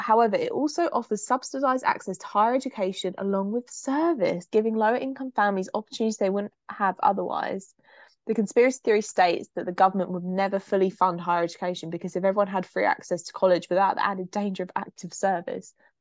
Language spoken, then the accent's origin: English; South East England, United Kingdom; born there; I was born in Kent, but I was made in the Royal Military.